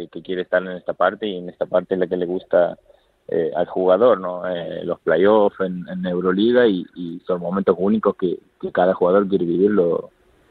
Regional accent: Santiago del Estero, Argentina; now in Spain; Yo soy del norte, de Santiago del Estero.

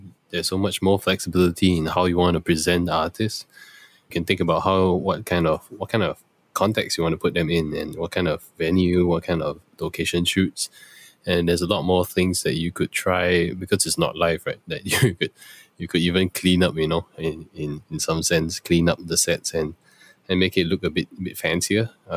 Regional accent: Singapore; I'm from Singapore.

